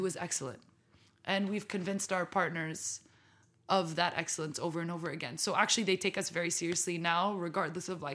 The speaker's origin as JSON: {"language": "English", "country": "France", "tie": "born or raised there", "said": "I'm Lebanese and American and grew up and born and raised in France, mm-hmm, but I'm also Emirati."}